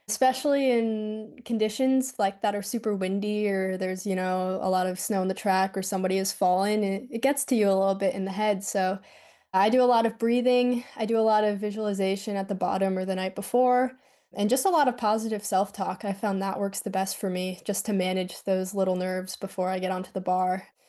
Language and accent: English; Madison, Wisconsin, United States; Wisconsin is where it all began for me. I'm born and raised in Madison. I learned how to ski here in Wisconsin.